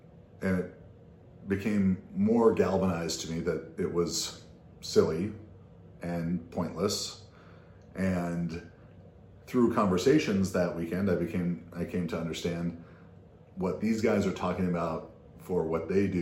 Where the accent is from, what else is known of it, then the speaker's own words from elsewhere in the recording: California, United States; growing up in Orange County, he trained out at different places